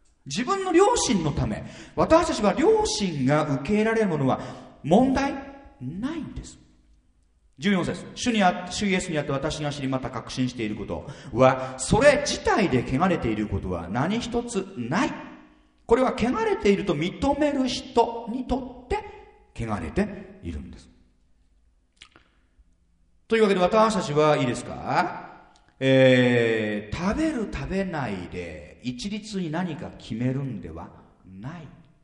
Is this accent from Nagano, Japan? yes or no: yes; Suwa, Nagano, Japan; 私の田舎の諏訪にあるね